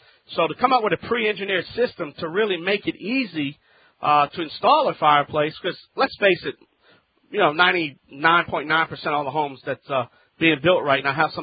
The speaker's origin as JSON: {"language": "English", "town": "New Orleans", "region": "Louisiana", "country": "United States", "tie": "born or raised there", "said": "My hometown, New Orleans, Louisiana."}